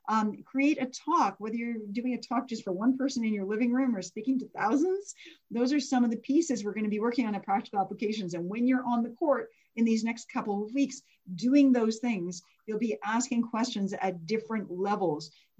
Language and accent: English; Canada; like I'm Canadian and I've booked a bunch of time off for US Thanksgiving.